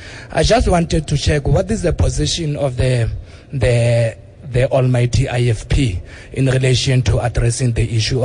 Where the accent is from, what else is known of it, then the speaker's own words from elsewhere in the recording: Soweto, Gauteng, South Africa; not my money. I'm from Soweto in one of the poor informal settlements called Cliptown.